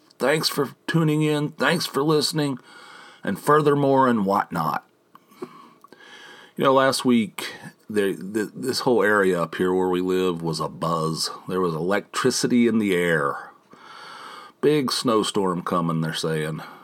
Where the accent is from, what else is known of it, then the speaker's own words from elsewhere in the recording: West Virginia, United States; moved away; also born or lived in California; I grew up in West Virginia where we used to get blasted with snow too back in the day.